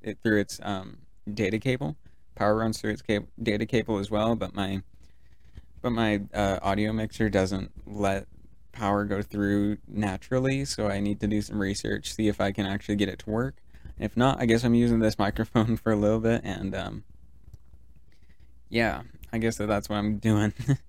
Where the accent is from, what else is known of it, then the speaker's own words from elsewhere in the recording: United States; Like, I'd say what I like to, probably just because I'm American